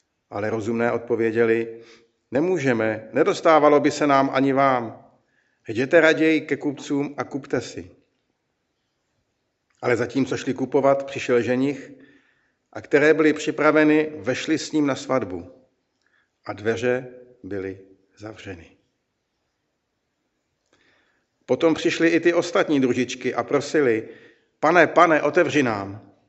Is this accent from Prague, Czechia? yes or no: yes; Prague, Czechia; bratr kazatel Havránek, pod kterým jsem vyrůstal na Vinohradech ve svém dětství